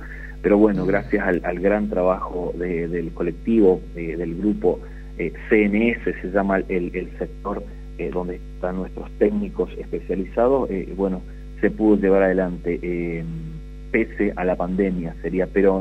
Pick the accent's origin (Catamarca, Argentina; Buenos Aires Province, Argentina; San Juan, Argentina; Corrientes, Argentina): Corrientes, Argentina; born there; now in Resistencia, Argentina; yo soy correntino de nacimiento, pero bueno, hace ya casi 20 años que estoy en Resistencia, así que ya me considero un chaqueño más.